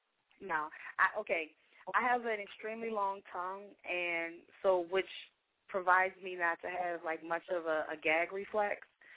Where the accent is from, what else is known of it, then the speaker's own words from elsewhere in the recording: Baltimore, Maryland, United States; I'm from Baltimore, so, you know, Philly is like a hop, skip, and a jump, you know.